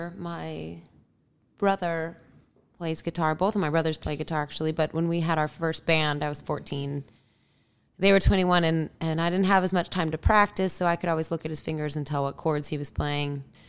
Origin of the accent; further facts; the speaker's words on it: New Mexico, United States; But then I played in a theater in New Mexico and it's my home state and stuff